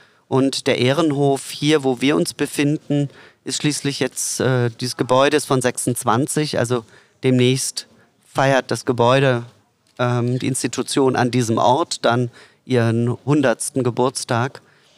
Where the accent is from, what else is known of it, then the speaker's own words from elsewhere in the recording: Hamburg, Germany; Ja, ich bin Hamburger.